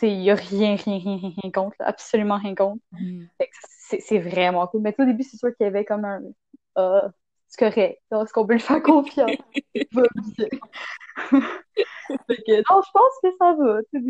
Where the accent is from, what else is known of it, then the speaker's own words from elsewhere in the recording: Quebec, Canada; Alors que moi, je suis québécoise de souche, là, très, très, très québécoise.